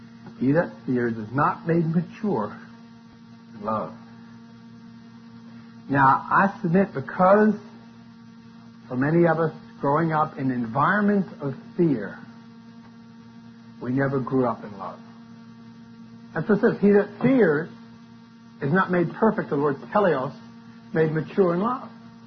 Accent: New Orleans, Louisiana, United States; I grew up in New Orleans, Louisiana, and thereabouts. Tremendous prejudice where I grew up.

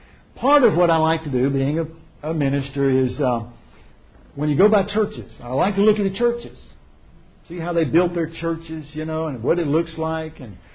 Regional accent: Rome, Georgia, United States; Now, I drove over here from Georgia. Okay, we're from Rome, Georgia.

